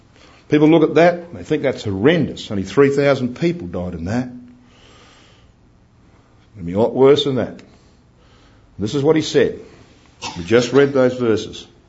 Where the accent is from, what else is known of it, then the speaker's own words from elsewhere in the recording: Queensland, Australia; I come from Queensland, huge state, 1,200 miles long, 1,000 miles wide